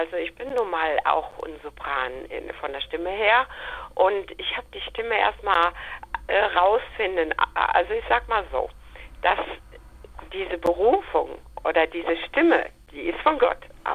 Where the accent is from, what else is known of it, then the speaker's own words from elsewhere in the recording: Mechernich, North Rhine-Westphalia, Germany; ich bin Schlagersängerin und ich komme aus der Eifel, aus dem Ort Mechernich.